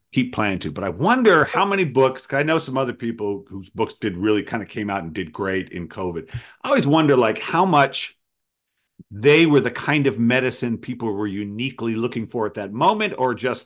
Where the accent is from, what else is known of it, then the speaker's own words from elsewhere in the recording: Providence, Rhode Island, United States; I got to have a book launch where people from my hometown of Providence zoomed